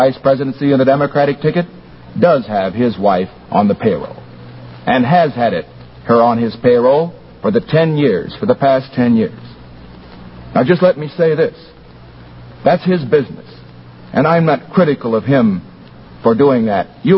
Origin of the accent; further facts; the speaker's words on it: California, United States; The only way that I could do that was to accept the aid which people in my home state of California who contributed to my campaign